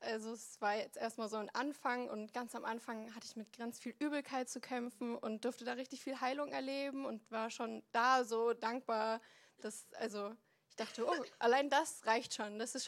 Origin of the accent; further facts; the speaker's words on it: Gummersbach, North Rhine-Westphalia, Germany; Ich komme aus Gummersbach.